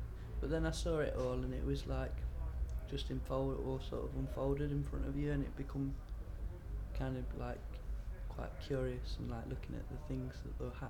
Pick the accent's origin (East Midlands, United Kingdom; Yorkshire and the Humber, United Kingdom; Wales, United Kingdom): East Midlands, United Kingdom; Derby; now in Manchester, United Kingdom; my age is 29 and I'm originally from Derby, living in Manchester.